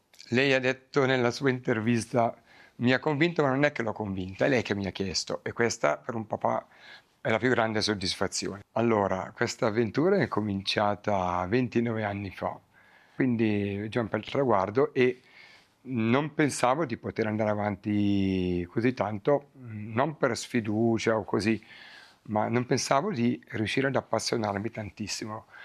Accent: Piedmont, Italy; moved away as an adult; Io arrivo dall'Italia … suonavo l'organo nella corale che ha fondato mio papà nel mio paese, in provincia di Novara.

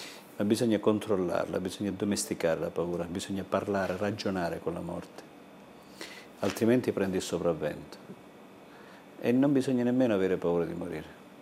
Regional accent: Gerace, Calabria, Italy; Per me che sono partito da un piccolo paesino della Calabria, il mio paese si chiama Gerace, ha 2000 abitanti.

